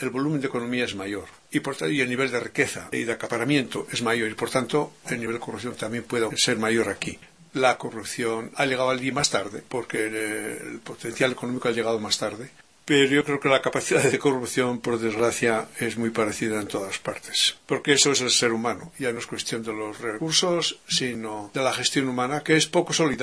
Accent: Uganda; Spanish is a second language; moved away as an adult; tal como lo veo yo cuando vine de Uganda, tenía la impresión que aquí sería menor

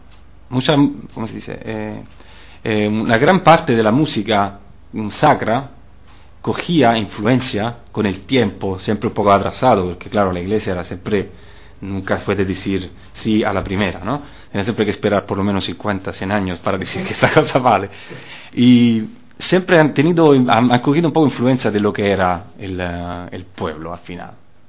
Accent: Italy; yo que soy italiano, tengo que decir que en Italia no es que no se conozca

